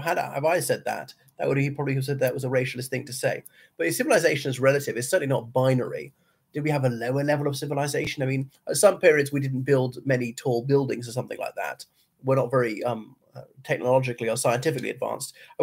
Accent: Cork, Munster, Ireland; if people ask if I'm British, I'll say, yes, I come from Cork. Now, I'm British precisely because I'm Irish.

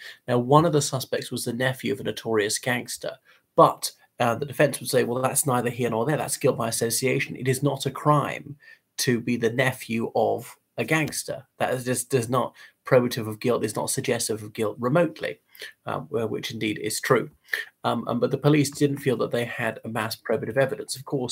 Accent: Ireland; from Ireland.

